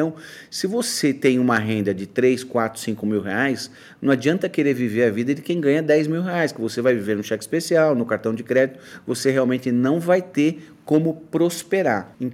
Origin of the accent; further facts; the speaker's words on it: São Paulo, Brazil; eu sou de São Paulo, né, mas eu venho de uma família muito humilde. A minha mãe era de Pernambuco, veio nova para São Paulo.